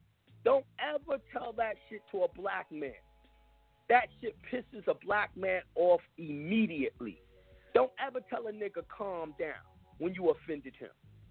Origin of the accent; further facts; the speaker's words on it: New York, United States; I'm from New York, man. Y'all just don't get it, man.